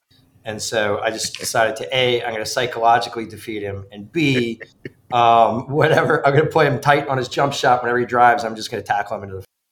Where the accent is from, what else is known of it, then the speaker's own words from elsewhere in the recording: Ridgefield, Connecticut, United States; Yeah, I grew up in the mean streets of Ridgefield, Connecticut.